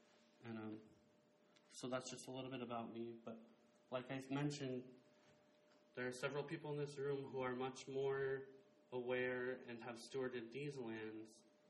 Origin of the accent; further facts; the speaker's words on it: McGrath, Alaska, United States; also born or lived in Bethel; I am from the Kuskokwim River. I was raised in Bethel. I grew up in McGrath.